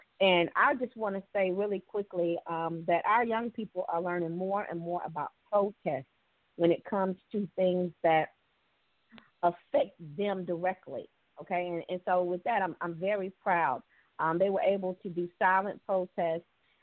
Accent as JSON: {"language": "English", "town": "Tuskegee", "region": "Alabama", "country": "United States", "tie": "born or raised there", "said": "if any of you all can make it to Tuskegee, Alabama, which is my hometown"}